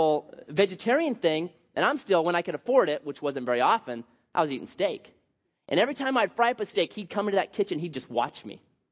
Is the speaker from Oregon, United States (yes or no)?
yes; Oregon, United States; I was raised in Southern Oregon, conservative Southern Oregon